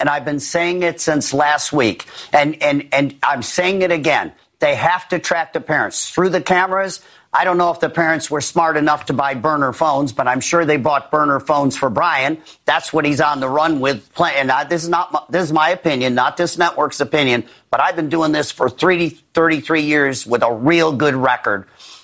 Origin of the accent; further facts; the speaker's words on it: Florida, United States; and I'm from Florida, and I love the Florida law enforcement.